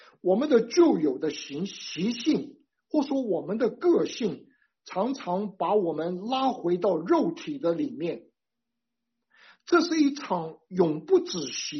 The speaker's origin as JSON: {"language": "Chinese", "country": "Taiwan", "said": "我是从台湾来的，我是从小就在基督教的环境长大的。"}